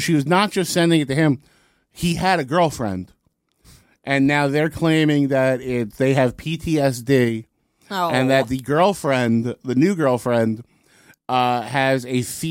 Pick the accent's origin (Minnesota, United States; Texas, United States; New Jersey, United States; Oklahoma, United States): New Jersey, United States